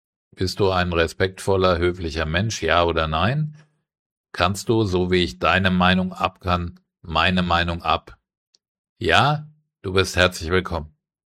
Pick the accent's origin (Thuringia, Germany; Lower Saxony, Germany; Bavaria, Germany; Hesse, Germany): Hesse, Germany; Frankfurt; Ich bin doch Frankfurter, ich weiß das.